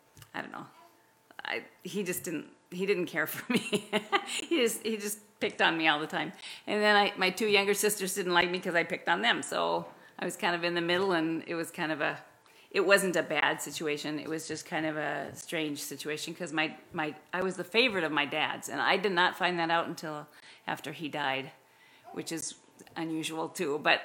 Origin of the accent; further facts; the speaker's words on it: Hastings, Nebraska, United States; Good morning. … I grew up in Hastings, Nebraska. That's where I was born and raised, and I was the 4th kid.